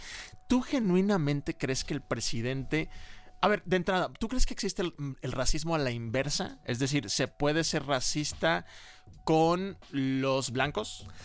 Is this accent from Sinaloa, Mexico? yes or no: yes; Sinaloa, Mexico; born or raised there; also born or lived in Mazatlán